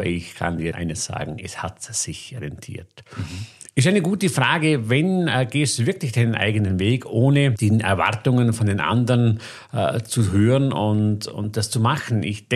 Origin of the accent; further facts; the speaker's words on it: Vorarlberg, Austria; Und das war schon eine Mutprobe als Bregenzer Wälder Junge mit Schulenglisch, ohne Praktikum, einfach ein paar Wochen nach Amerika zu gehen.